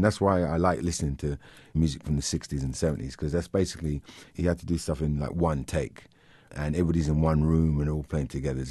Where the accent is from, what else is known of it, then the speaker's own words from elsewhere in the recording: Canterbury, South East England, United Kingdom; Growing up in Canterbury, Canterbury's in the south part of England. There's not a lot of black people there. I went to a secondary school of 1,200 kids. There was only six of us that were black.